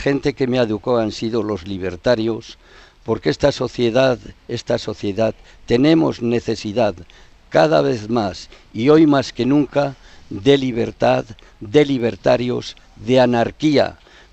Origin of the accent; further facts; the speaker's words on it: Cascante, Navarre, Spain; moved away; Yo salí de mi pueblo de Cascante. En aquella época yo tenía mucho odio a nuestra tierra, porque yo no había visto ni vivido más que odio, hambre y crimen. Eso es lo que yo viví de mi infancia.